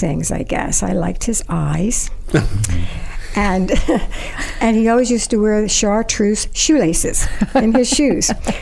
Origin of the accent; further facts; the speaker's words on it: Kensington, Pennsylvania, United States; Yes, I lived in Kensington when I was a little girl, and then where I was born, actually, in Jefferson Hospital.